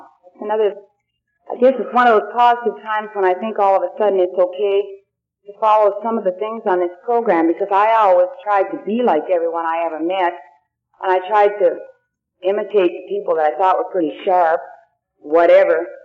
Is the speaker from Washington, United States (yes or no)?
yes; Kent, Washington, United States; Where are you from, you know? And I said, Kent, Washington.